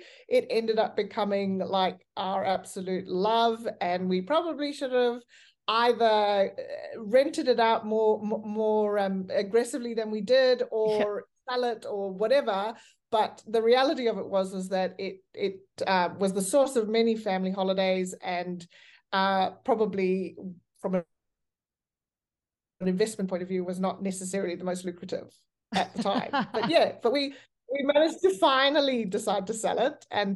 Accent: Zimbabwe; also born or lived in South Africa / London; now in Australia; we're both from Zimbabwe, and pretty much went from Zimbabwe to South Africa, did a stint in the Channel Islands in Guernsey in banking, which was very eye-opening. then moved on to London. We were in London for 8 years.

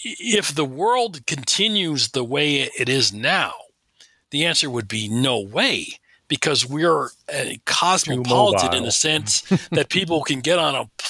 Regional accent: Westfield, New Jersey, United States; born there; I was born in Westfield, New Jersey.

